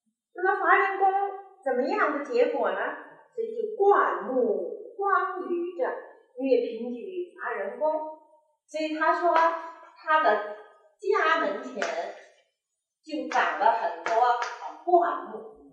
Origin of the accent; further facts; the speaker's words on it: Beijing, China; born there; 但是我是在北京出生的，所以我不会念入声，念起来是不对的。